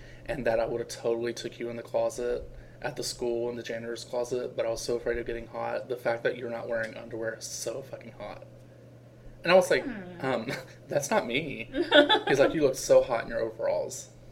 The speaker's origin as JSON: {"language": "English", "region": "Virginia", "country": "United States", "said": "Like, I'm white and he's Mexican and he's from California and I'm from Virginia."}